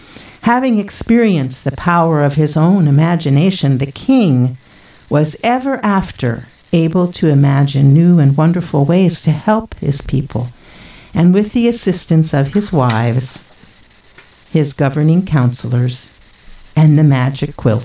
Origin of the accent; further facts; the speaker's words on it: Philadelphia, Pennsylvania, United States; And I grew up in Philadelphia, of course, and my dad had a bookstore there.